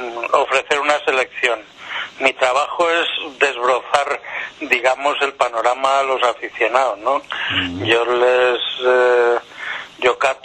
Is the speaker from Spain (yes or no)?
yes; Madrid, Community of Madrid, Spain; yo soy periodista, soy de Madrid, tengo ya una trayectoria de casi 40 años en el mundo del vino.